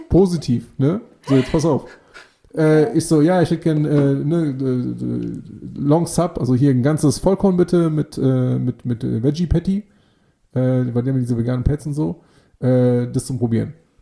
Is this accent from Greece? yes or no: yes; Greece; now in Wiesbaden, Germany; ich wohne in Wiesbaden, ne, ursprünglich aus Griechenland.